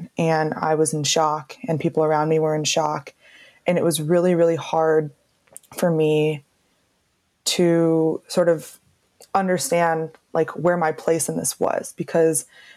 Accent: United States; And it was horrifying to me as a Jew and as an American, because I knew that this was going to be done with American support.

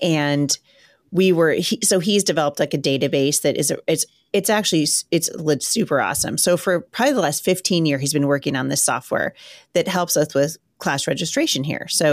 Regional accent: Ireland; I should have been Italian, but I'm Irish.

